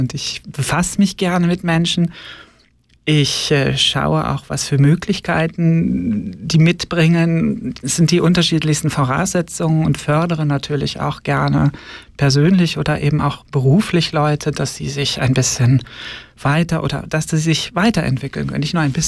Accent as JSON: {"language": "German", "region": "Lower Saxony", "country": "Germany", "tie": "born or raised there", "moved": "as an adult", "lives_now": "Switzerland", "said": "Osnabrück. Das ist, war für mich die Weltstadt mit Herz, 40 Kilometer von meinem Geburtsort weg. Habe da ganz, ganz lange gelebt, bis ich 33 war."}